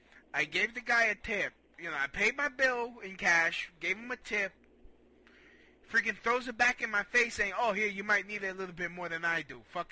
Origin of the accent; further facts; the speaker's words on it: Brooklyn, New York, United States; You can't be doing this to no Puerto Ricans. We're Puerto Ricans from Brooklyn.